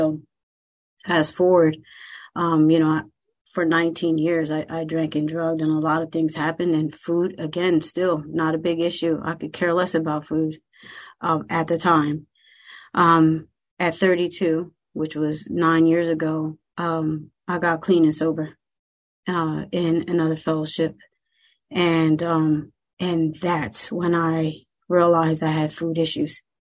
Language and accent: English; Camden, New Jersey, United States; Well, I am from Camden, New Jersey. It's in South Jersey, if any of you know where that is. And I grew up in a very poor household.